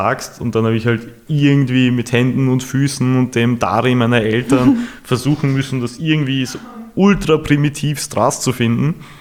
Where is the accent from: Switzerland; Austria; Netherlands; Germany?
Austria; Vienna; Gut, ich bin im 22. aufgewachsen, meine Peer Group waren 11, 12-Jährige.